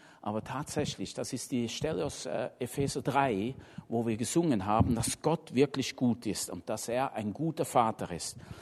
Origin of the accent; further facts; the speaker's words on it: Switzerland; ich komme aus der Schweiz und früher habe ich sehr viel Volksmusik gehört, Schweizer Volksmusik und Schlager und so.